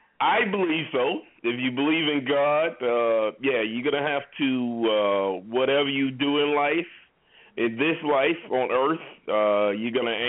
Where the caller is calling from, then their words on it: New Jersey, United States; Calling from New Jersey